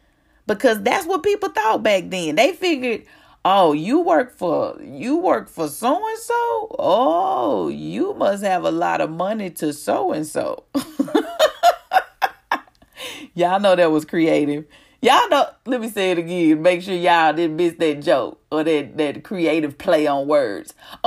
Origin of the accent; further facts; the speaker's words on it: Mississippi, United States; I can remember growing up in the South, Mississippi to be exact, which is where I currently live right now.